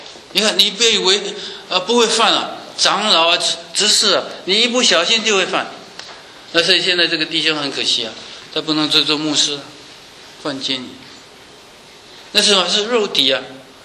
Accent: China; now in United States; 我们中国人啊，在中国很节省，都舍不得脱旧衣服，都补来补去啊，补来补去。在美国不一样，来到美国没有人补旧衣的

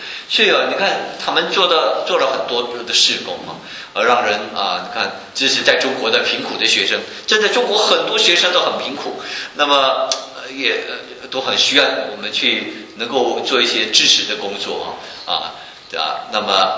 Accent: Malaysia; 我们那边有几万名从外地来的这些外劳

